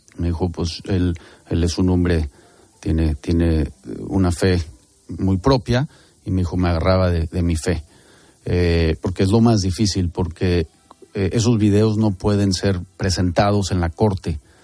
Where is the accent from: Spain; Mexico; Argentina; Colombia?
Mexico; moved away as an adult; also born or lived in United States; Yo me fui de México a los 18 años y pues estudié toda mi carrera en Estados Unidos, entonces también estoy acoplándome, cambiando de lenguajes en cada país.